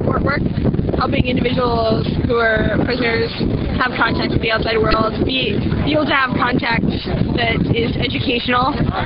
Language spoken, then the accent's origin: English; Lawrence, Kansas, United States; I'm from Lawrence, Kansas, and I'm here because I think the war is unjust